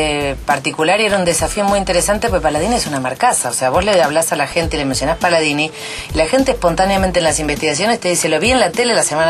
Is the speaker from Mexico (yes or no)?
no; Argentina; porque los argentinos, aún a pesar de que nos cueste, nos juntamos